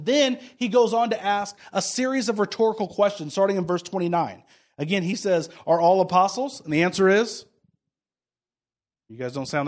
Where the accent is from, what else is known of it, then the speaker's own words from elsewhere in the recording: Kansas City, United States; And then I'm from Kansas City, the best side of the state.